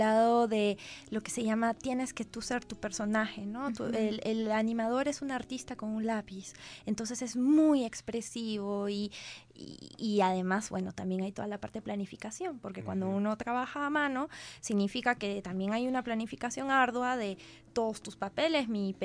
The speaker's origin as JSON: {"language": "Spanish", "country": "Peru", "said": "peruanos no, solo estaba yo. Pero éramos una sociedad muy pluricultural, demasiado."}